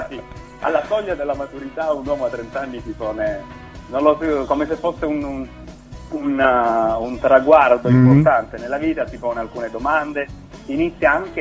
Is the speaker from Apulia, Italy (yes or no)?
yes; Taviano, Apulia, Italy; Quindi sarò stasera in Salento, a casa, a Taviano in particolare, con uno spettacolo di musica e parole